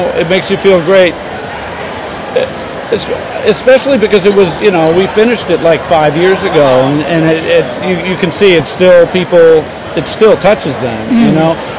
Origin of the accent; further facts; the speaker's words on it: Northeast, United States; now in Los Angeles, United States; went out to Los Angeles because I grew up in the Northeast and I needed to get warm.